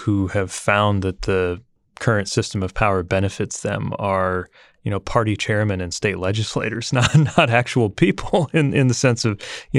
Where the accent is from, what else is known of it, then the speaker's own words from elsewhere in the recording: Indiana, United States; Birch Bayh, my home state senator in Indiana